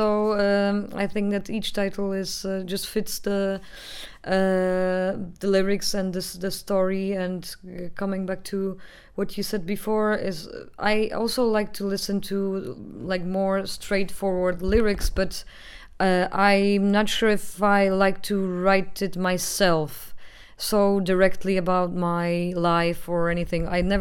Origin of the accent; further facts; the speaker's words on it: Poland; growing up in Poland and near Russia and Ukraine.